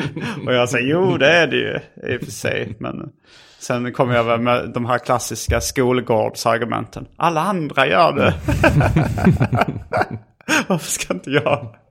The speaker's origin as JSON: {"language": "Swedish", "country": "Sweden", "said": "när jag bara nämnde att jag var från Sverige"}